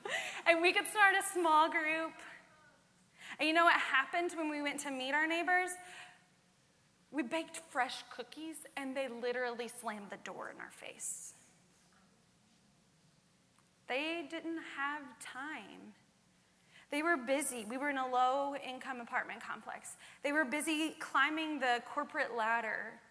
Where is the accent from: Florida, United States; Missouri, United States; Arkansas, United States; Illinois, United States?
Arkansas, United States; I grew up in a really small town in Arkansas. I lost my accent. You can judge me later. This small town had two stoplights.